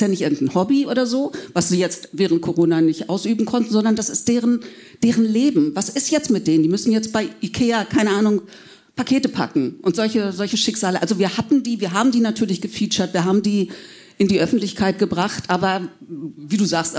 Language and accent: German; Braunschweig, Lower Saxony, Germany; ich bin in Braunschweig groß geworden